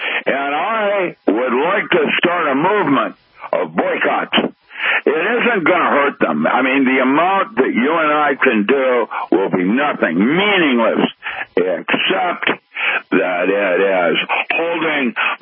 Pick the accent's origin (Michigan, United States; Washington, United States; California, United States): Washington, United States; Seattle; I grew up in Seattle. I used to hunt rabbits where Microsoft currently inhabits their buildings.